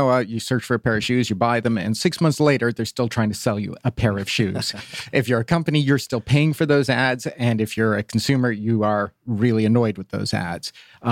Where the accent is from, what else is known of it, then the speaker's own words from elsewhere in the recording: Ireland; now in Atlanta, United States; Oh, well, originally, I also moved to Atlanta about 20 years ago, and originally from Ireland.